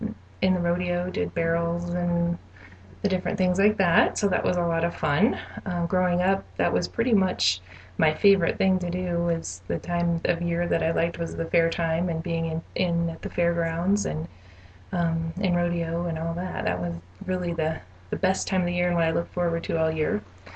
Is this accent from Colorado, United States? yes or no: yes; Westcliffe, Colorado, United States; I was born in Florence, Colorado, but have lived in Westcliff. I grew up in Westcliff, and grew up out south of the town on the ranch, the Pullman Ranch.